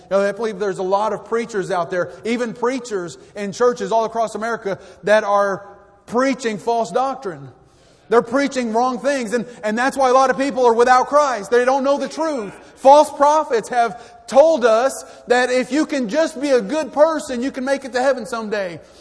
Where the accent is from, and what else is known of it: El Paso, Texas, United States; born there